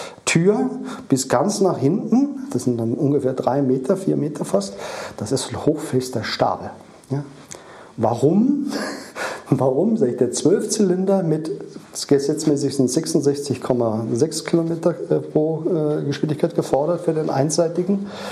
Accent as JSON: {"language": "German", "region": "Rhineland-Palatinate", "country": "Germany", "moved": "yes", "said": "ich komme aus der Pfalz, bin dann nach Norden."}